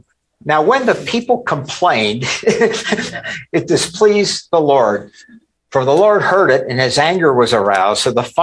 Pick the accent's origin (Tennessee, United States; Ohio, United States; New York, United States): Ohio, United States; Cincinnati; some of you know I grew up in Cincinnati, so I'm orange and black today, not orange and blue.